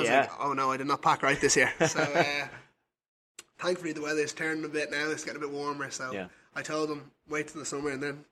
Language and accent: English; Dublin, Leinster, Ireland; now in Sacramento, United States; obviously I'm from Dublin, which is a busy city